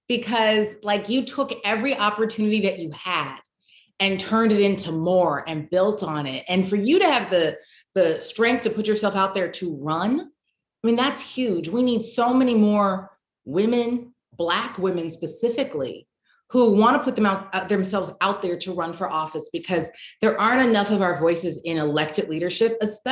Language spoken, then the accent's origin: English; Los Angeles, California, United States; I'm originally from Los Angeles, born and raised.